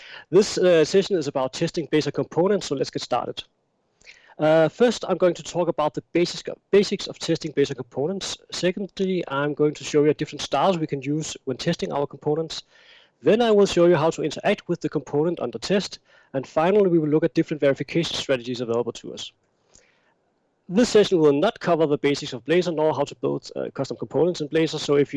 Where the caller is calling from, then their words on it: Iceland; So I'm calling in from Iceland, and you might have a little bit of snow up there, but I have quite a lot